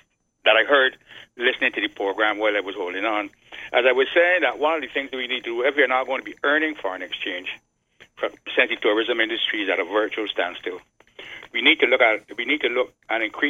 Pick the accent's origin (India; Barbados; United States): Barbados; Saint Philip; And I know the Fall Bay area very well. I'm from St. Philip.